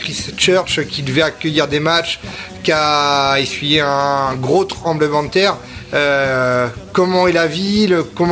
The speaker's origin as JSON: {"language": "French", "country": "France", "said": "Alors, justement, en tant que bon Français"}